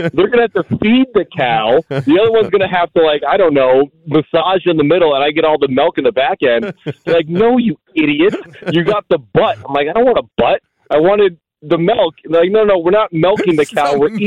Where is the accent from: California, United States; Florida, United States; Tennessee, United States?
Florida, United States; I grew up in South Florida. We don't have cattle. We have crocodiles and alligators.